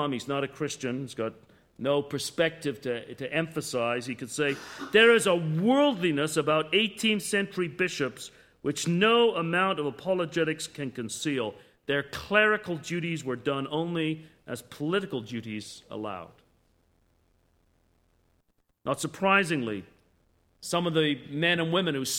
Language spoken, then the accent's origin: English; England, United Kingdom; moved away; I grew up in England and frequently go back